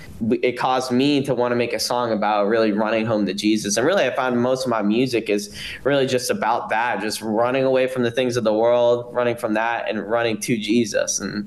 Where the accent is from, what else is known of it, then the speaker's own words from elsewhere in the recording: Florida, United States; Yeah, so I grew up in Florida and I was born and raised.